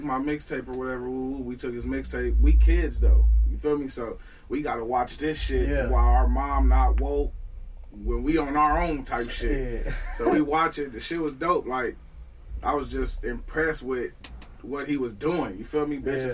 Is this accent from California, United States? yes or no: yes; Moreno Valley, California, United States; Yeah, I'm from the IE, man, Inland Empire. I'm from Reno Valley, California.